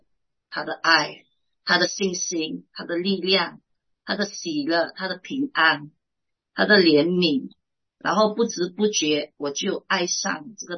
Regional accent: Malaysia; 我来自马来西亚，我是名叫

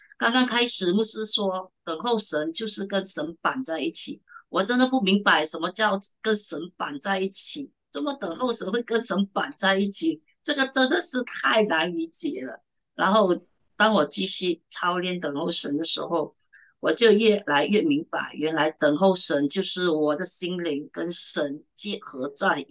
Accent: Malaysia; 我来自马来西亚，

